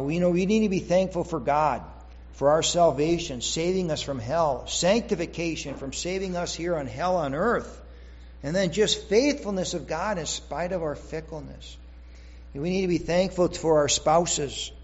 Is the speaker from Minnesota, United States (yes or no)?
yes; Minnesota, United States; That I remember growing up in Minnesota years ago